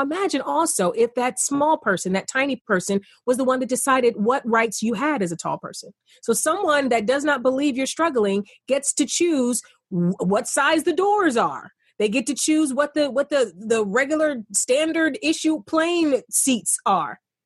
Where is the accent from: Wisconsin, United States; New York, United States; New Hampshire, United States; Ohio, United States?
Ohio, United States; East Cleveland; I grew up in East Cleveland. I'm a poor kid, single family home. Single parent home.